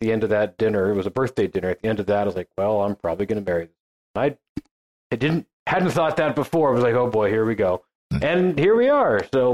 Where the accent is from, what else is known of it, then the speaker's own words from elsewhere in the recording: Youngstown, Ohio, United States; also born or lived in Washington, D.C.; now in Steubenville, United States; Short version of my story. I'm from Youngstown, Ohio, originally, so just up the road.